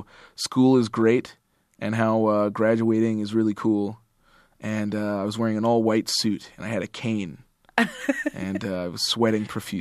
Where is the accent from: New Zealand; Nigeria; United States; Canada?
Canada; Edmonton, Alberta; I'm from Edmonton and I have like this focus on prairie rap.